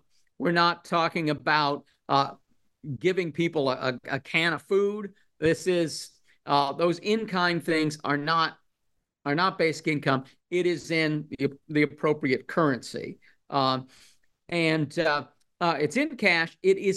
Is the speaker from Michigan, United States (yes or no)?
yes; Cassopolis, Michigan, United States; I grew up in Cassopolis, Michigan, in a little rural town between South Bend, Indiana and Kalamazoo.